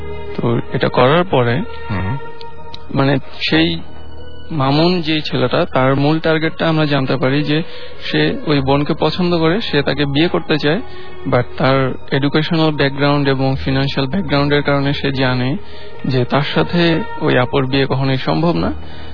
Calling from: Shantinagar, Dhaka Division, Bangladesh; শান্তিনগর থেকে আসছি।

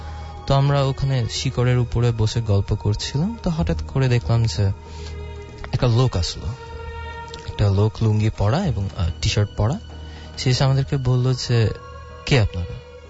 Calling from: Mohakhali, Dhaka Division, Bangladesh; আমি মহাকালী থেকে এসেছি, আমি স্টুডেন্ট।

